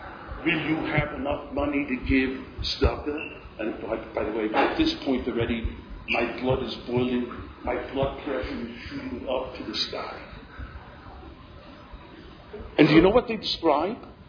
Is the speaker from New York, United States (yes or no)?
yes; Brooklyn, New York, United States; born there; I was born in Brooklyn, and I'm proud of it. I was born in the Williamsburg section of Brooklyn. We were living then on Lee Avenue.